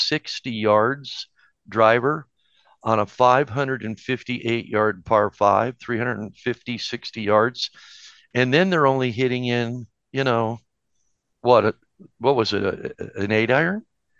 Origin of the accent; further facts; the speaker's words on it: Detroit, Michigan, United States; born there; And of course, I'm born in Detroit. It's my hometown. Great friends there.